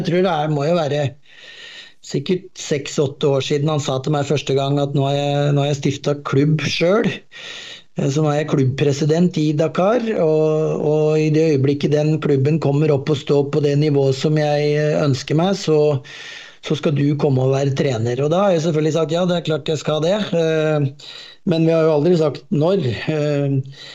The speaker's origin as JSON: {"language": "Norwegian", "region": "Oslo", "country": "Norway", "said": "jeg er den eneste fra Oslo, eller eneste ikke-senegaleser i klubben"}